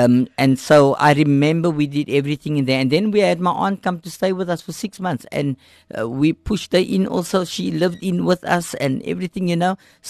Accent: Cape Town, Western Cape, South Africa; I was born in Hanover Park. They lived in Hanover Park. My mother and myself, we lived in a one-bedroom separate entrance.

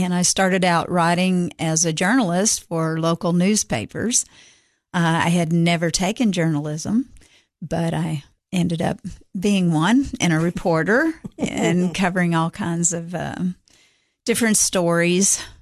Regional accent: Pennsylvania, United States; born there; They were from Pennsylvania, but I didn't grow up there. I was born there, and then we left.

